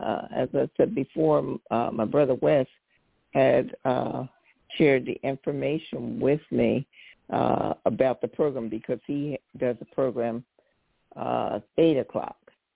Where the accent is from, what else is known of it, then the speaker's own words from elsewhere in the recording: New Jersey, United States; He was raised in North Carolina. I was raised in New Jersey.